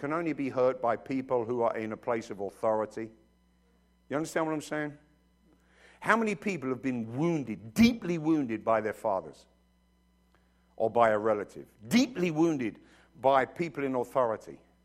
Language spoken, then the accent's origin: English; London, United Kingdom; But when I came here, it was, where are you from? I'm from London.